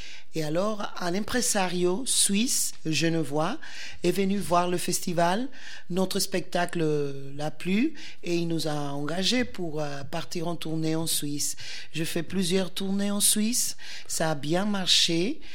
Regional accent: Cuba; J'ai fait des études de théâtre chez moi, à Cuba.

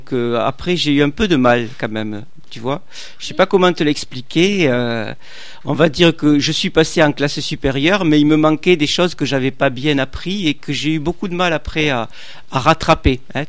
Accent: south of France, France; Moi, je suis né dans le Midi de la France. C'était une école comme dans toutes celles du Midi de la France

